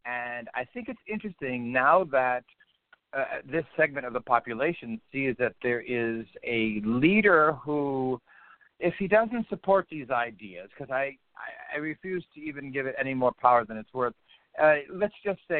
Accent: New York, United States; And being a New Yorker or being in the metropolitan area to see anything like this

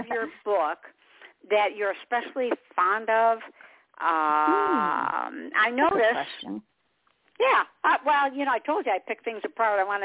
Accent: Michigan, United States; And I'm originally from Michigan, so I really appreciate it here.

